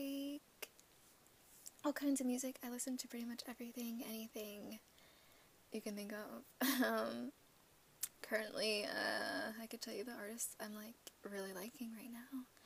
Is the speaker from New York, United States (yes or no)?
no; Arizona, United States; born there; I was born in Arizona.